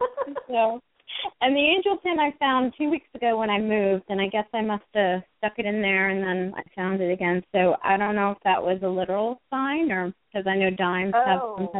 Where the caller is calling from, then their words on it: New Jersey, United States; I'm calling from New Jersey.